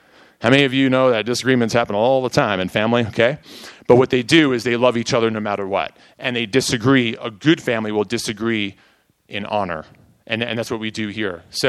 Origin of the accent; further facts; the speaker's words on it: New York, United States; I am from New York, born and raised.